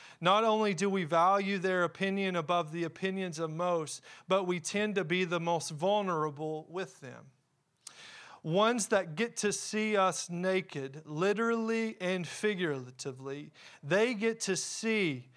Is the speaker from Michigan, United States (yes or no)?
no; Kentucky, United States; And we're from Eastern Kentucky. We know what trees are.